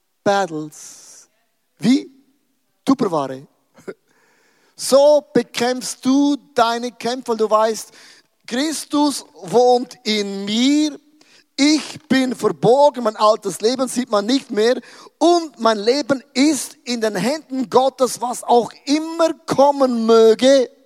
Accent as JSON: {"language": "German", "country": "Switzerland", "said": "Ich bin ja ein Schweizer. Wir sind neutral."}